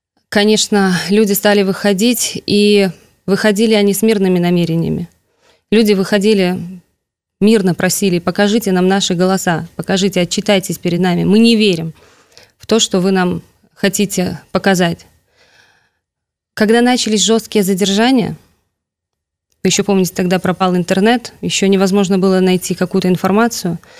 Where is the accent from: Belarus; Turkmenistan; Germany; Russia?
Belarus; Nesvizh, Minsk Region; now in Minsk, Belarus; Здесь я уже живу 15 лет. Ну, Нясвіж мой родной город, а в Минске я уже живу 15 лет.